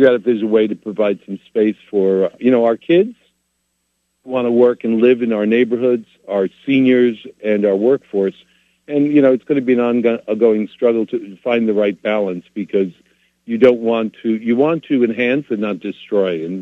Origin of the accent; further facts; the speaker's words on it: Bronx, New York, United States; born there; I was born in the Bronx. I lived in Brooklyn for 15 years.